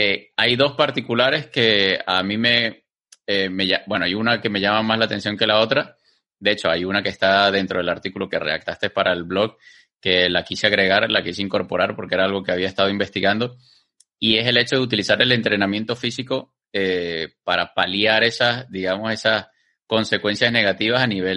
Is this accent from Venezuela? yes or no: yes; Venezuela; Básicamente, nuestros horarios de trabajo en Latinoamérica, o por lo menos en Venezuela, eran horarios corridos.